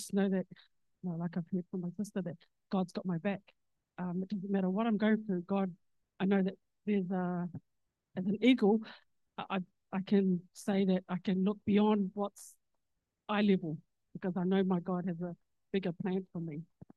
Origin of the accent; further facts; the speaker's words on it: Auckland, New Zealand; I hope you're speaking on behalf of Sarah too. And I'm from Auckland.